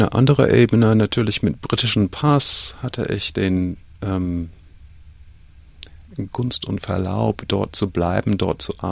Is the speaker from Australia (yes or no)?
yes; Australia; German is a second language; now in Germany; Komischerweise, je länger ich hier bin, merke ich, bin ich ein Australier letztendlich. Aber es ist nur, als ich zurück nach Australien kam, dass ich wirklich gemerkt habe, vielleicht hat die Aufenthalt in Deutschland mich schon geändert.